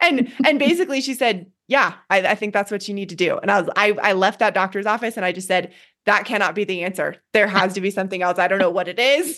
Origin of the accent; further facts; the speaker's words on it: Boulder, Colorado, United States; I grew up in Boulder, Colorado. My parents are total hippies.